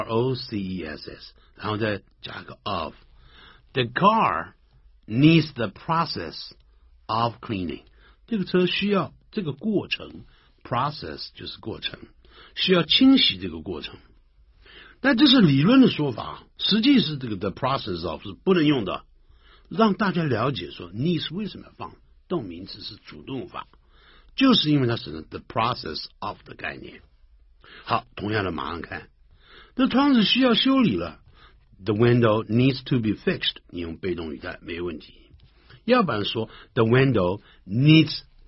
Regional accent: China; 我们中国人很喜欢喝茶的啊。We Chinese enjoy drinking tea.

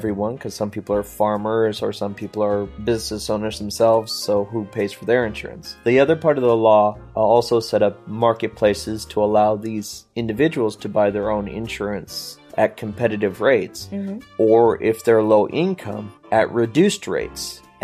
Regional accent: United States; And I as an American, is like, ah.

